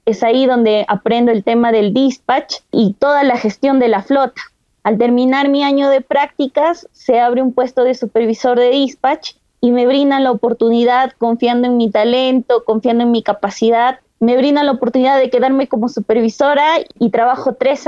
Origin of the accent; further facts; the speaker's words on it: Cajamarca, Peru; Yo soy de Cajamarca. Cajamarca es una región minera